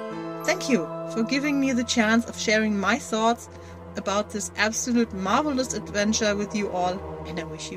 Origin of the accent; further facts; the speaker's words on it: Germany; English is a second language; I'm from Germany, so not so far off from the UK.